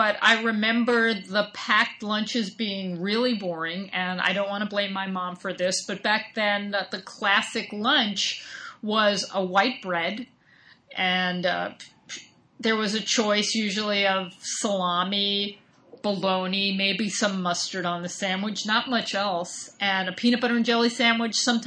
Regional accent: New York, United States; also born or lived in Bronxville; When I was about 3 and a half, we moved to Long Island, the suburbs.

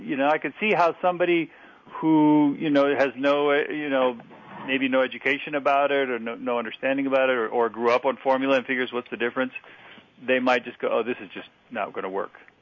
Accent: Mexico; I grew up in Mexico. We call those tacos.

